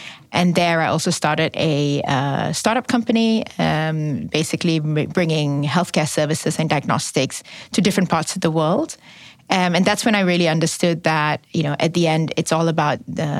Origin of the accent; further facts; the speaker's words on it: Singapore; also born or lived in United States; now in Netherlands; I was born and brought up in Singapore, and in a, you know, before the whole country was developed into the sort of conglomerate megapolis that it is right now.